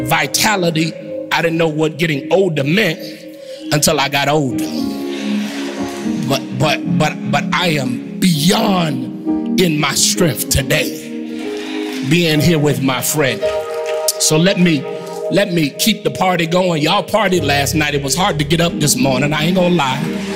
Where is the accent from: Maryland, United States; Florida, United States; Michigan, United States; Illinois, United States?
Illinois, United States; Chicago; she from Philly, I'm from Chicago. We don't know nothing about no garden.